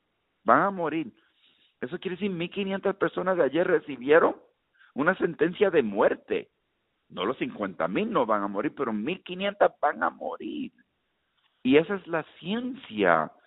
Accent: Puerto Rico; Este es un presidente, por lo menos como puertorriqueño, no me sorprende. Yo vivo aquí, en mi bella patria, Puerto Rico.

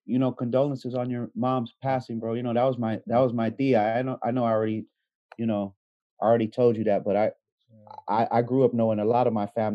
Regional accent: Queens, New York, United States; born there; She actually left the East Coast. I was born in Queens.

